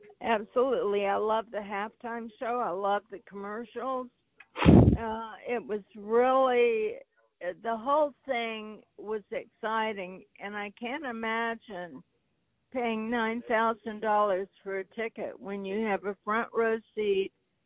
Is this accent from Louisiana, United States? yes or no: yes; Louisiana, United States; now in Virginia, United States; I came from Louisiana, but I've been out here since 1967.